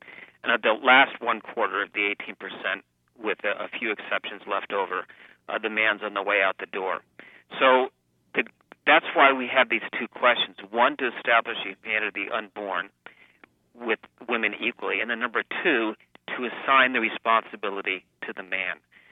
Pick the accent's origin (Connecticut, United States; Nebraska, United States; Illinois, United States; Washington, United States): Connecticut, United States; So what I've done is from my home state, Connecticut, and then nationally